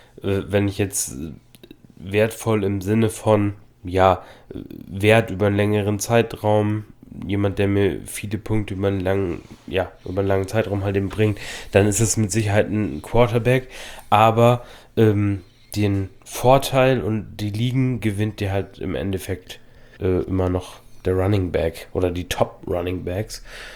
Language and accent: German; Oldenburg, Lower Saxony, Germany; wir sind ja aus Oldenburg